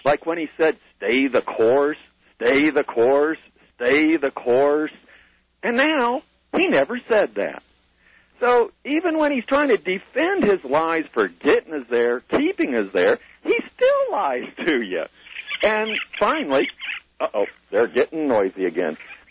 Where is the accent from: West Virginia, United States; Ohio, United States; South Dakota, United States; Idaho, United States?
West Virginia, United States; Senator Byrd from West Virginia, my home state